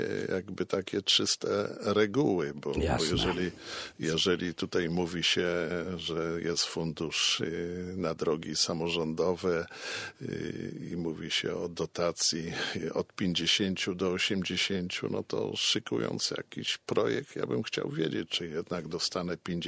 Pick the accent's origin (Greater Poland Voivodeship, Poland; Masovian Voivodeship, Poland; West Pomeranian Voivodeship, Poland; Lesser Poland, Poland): West Pomeranian Voivodeship, Poland; Ostrowice; pochodzę właśnie z tej gminy Ostrowice, gdzie ją znam, piękna gmina była, bo już jej nie ma.